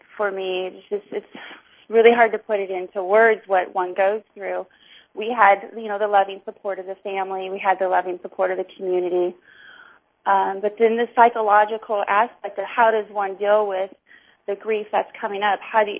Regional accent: Indiana, United States; So I grew up in Indiana, and, you know, we went to church Sunday morning, Sunday night, Wednesday night.

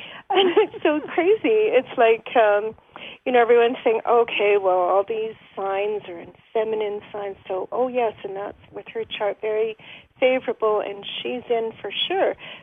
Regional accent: Canada; I'm a Canadian

